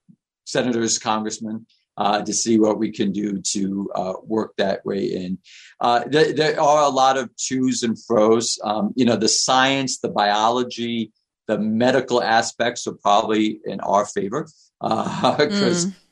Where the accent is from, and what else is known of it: Queens, New York, United States; born or raised there